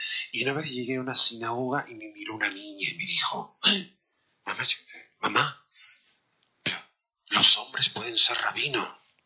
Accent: Cádiz, Andalusia, Spain; also born or lived in Córdoba; Yo soy andaluz, soy cordobés, aunque me crié en Cádiz, y yo no nací en una familia judía de estas puras, ¿no?, de generación en generación.

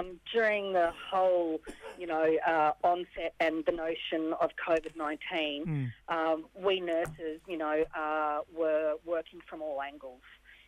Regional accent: Queensland, Australia; Being a Queenslander and being in Cairns, you know, yourself, and being very close up there to Yarrabah, and, you know, where my own family, a lot of my own family are from, Warrabinda, on my mum's side

